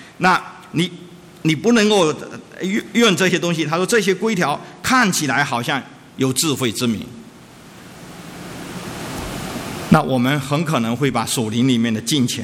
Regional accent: China; now in United States; 那我们从大陆来的人自表谦卑的话

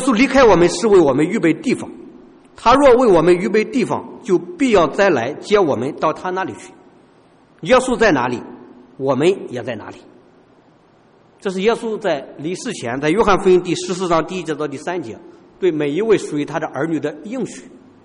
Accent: China; 所以说我们中国人是非常重视未来的。

